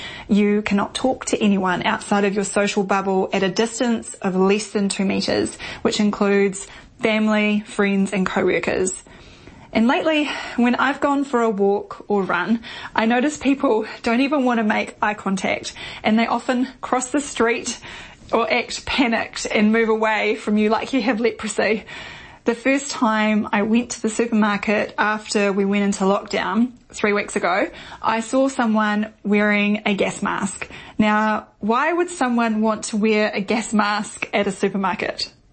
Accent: New Zealand; let me tell you about what is going on in my home country, New Zealand.

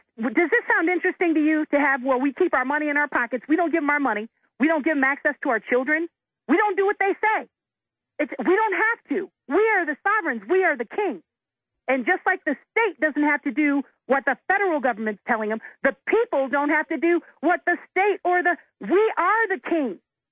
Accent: the South, United States; The South was right. I hail from the South, but they lost and they were crushed.

